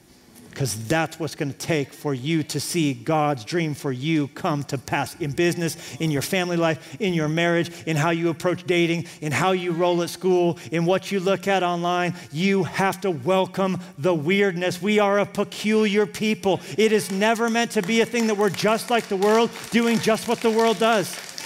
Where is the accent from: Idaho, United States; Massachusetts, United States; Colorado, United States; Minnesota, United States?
Colorado, United States; moved away; Didn't come here because I grew up in Colorado and it channeled for me the nostalgia.